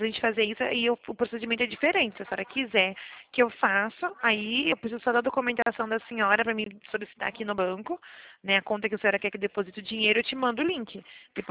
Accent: Araras, São Paulo, Brazil; eu sou aqui de Arara, em São Paulo.

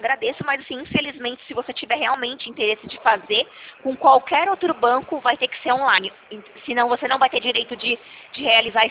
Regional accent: São Paulo, Brazil; eu não sou de Minas Gerais, né? Eu sou do interior de São Paulo.

